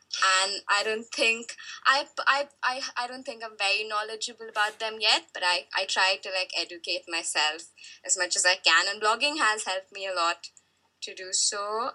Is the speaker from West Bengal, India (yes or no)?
yes; Kolkata, West Bengal, India; also born or lived in United Arab Emirates; And I'm from Calcutta, India, but I also partially live in the UAE. That's where I went to school.